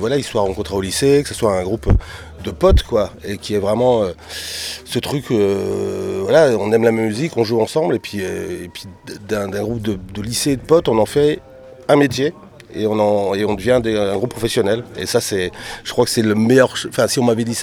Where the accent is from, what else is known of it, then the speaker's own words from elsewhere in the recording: northern France, France; on est originaire du nord de la France